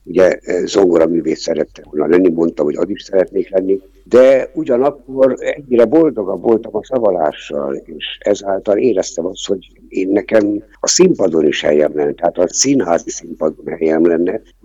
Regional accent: Târgu Mureș, Mureș County, Romania; Igen, Marosvásárhely az én kedves, szeretett szülővárosom, nekem nagyon sokat adott már a kezdettől fogva, úgy az iskolában, mint a mindennapi életben. Egy kisváros volt, csöndes város volt

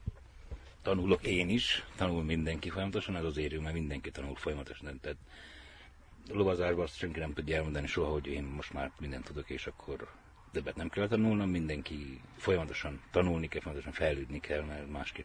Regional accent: Kecset, Harghita, Romania; Kecsetből vagyunk mi. Kecsetben van igazából a telep, úgymond, ott tartjuk a lovakat

